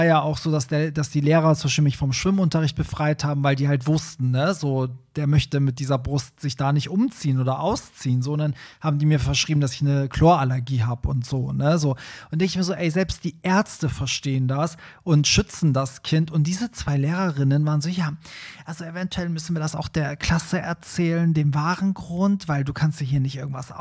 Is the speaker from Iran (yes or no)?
yes; Iran; wo kommst du nochmal her? Und ich so, Iran.